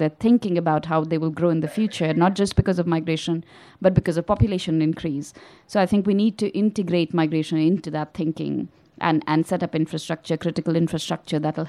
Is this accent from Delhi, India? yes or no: yes; Delhi, India; if I give the example of where I grew up in Delhi